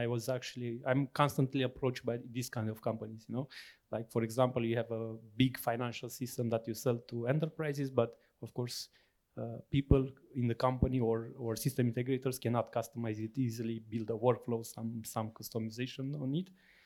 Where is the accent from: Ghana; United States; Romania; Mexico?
Romania; English is a second language; So I didn't feel that that the fact that I was from Romania created a problem.